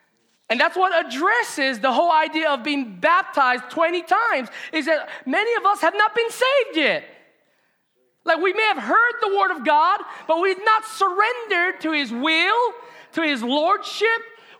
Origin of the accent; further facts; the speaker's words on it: Hawaii, United States; being a kahu in Hawaiʻi, my hometown, for the last 3.5 years